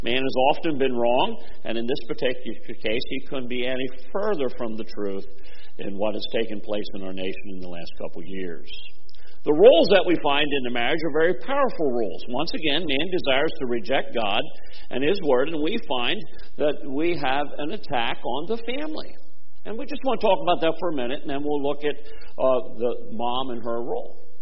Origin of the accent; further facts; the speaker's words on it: Freeburg, United States; growing up in Freeburg and having Bob Schaefer's store and Rab Snyder's store, and they were both on my paper route